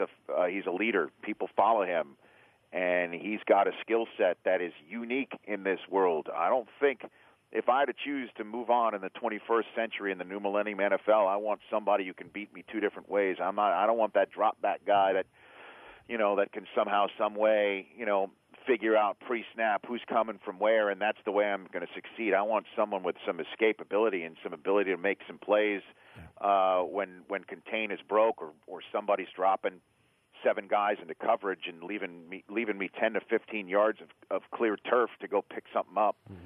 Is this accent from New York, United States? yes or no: yes; New York City, New York, United States; Well, again, I grew up in the New York City area.